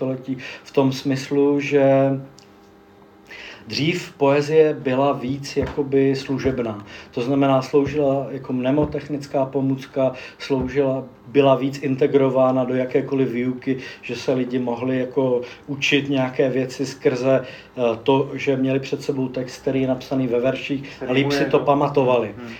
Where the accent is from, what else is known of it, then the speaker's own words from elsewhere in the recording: Moravia, Czechia; jakože já jsem z Moravy, tak se mi to tam neustále vkládá